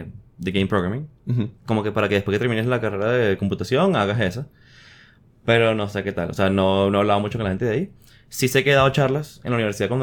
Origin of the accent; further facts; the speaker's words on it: Venezuela; moved away as an adult; also born or lived in United States; No, bueno, soy venezolano. Y sí, o sea, viví en Venezuela toda mi vida. Fui a estudiar después a Estados Unidos